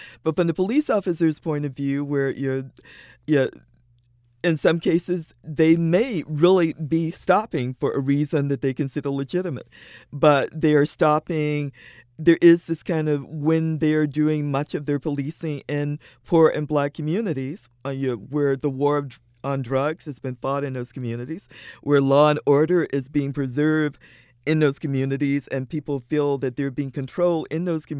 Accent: Virginia, United States; I grew up in the last capital of the Confederacy, and I grew up with people talking about honor and race.

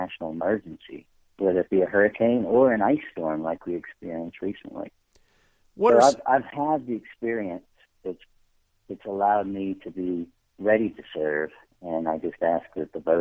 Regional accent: Louisiana, United States; Well, look, I'm from Tangipahoa Parish. A lot of people can't even pronounce the word. My father was from there

